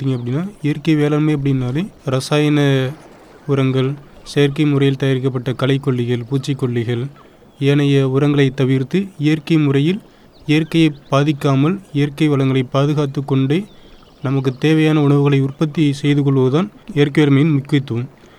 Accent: Nilakottai, Tamil Nadu, India; எனது சொந்த ஊர் பார்த்தீங்கன்னா நிலக்கோட்டை வட்டம் திண்டுக்கல் மாவட்டம்.

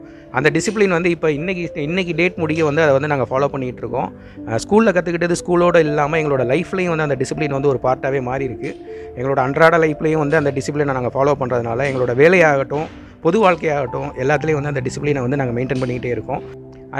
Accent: Pudukkottai, Tamil Nadu, India; நான் புதுக்கோட்டை மாவட்டத்தை சேர்ந்தவன் தான்.

